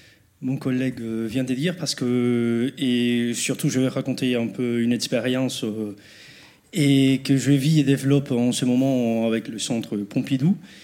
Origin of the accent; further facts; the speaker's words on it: Cuba; moi, je viens de Cuba, un pays qui a été présent dans le centre à deux occasions